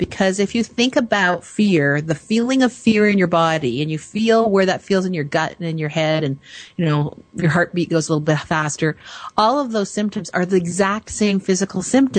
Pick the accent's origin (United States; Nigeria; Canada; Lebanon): Canada; because I'm not all that up on my short forms of the different states, you know, being Canadian.